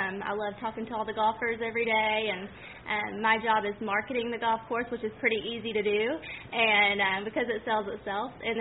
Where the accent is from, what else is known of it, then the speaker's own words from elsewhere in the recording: Montgomery, Alabama, United States; So I'm from Montgomery, Alabama. I worked at a Club Corp club there, and then I just made my way down south.